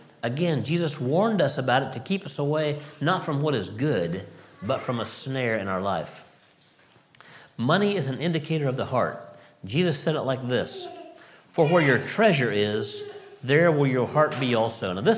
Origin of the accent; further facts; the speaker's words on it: California, United States; I grew up in California in the United States, and it's a fairly warm climate.